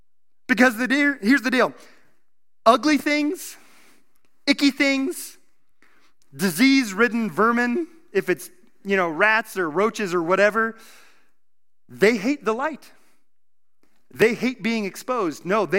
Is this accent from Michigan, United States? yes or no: no; Wyoming, United States; I was born and raised here in Wyoming, and I had never seen a cockroach in my life.